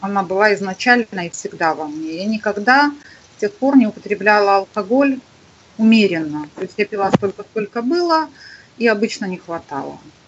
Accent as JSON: {"language": "Russian", "region": "Minsk", "country": "Belarus", "tie": "born or raised there", "said": "Я выросла в Минске."}